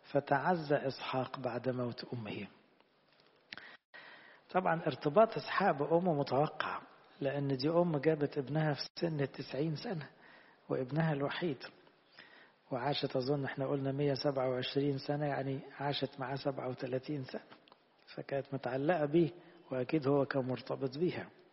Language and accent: Arabic; Egypt; احنا كمصريين ما احنا يهود، احنا من الأمم